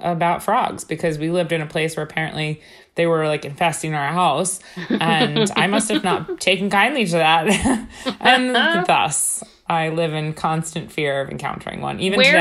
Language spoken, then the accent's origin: English; Stony Brook, New York, United States; born there; I was born in Stony Brook Hospital in Long Island, but then my parents went to go open a second food business.